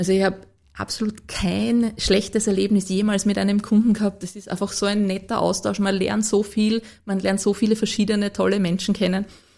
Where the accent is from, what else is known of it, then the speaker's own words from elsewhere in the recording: Lower Austria, Austria; Als Niederösterreicherin habe ich erst lernen müssen, dass das die Landespolizeidirektion ist.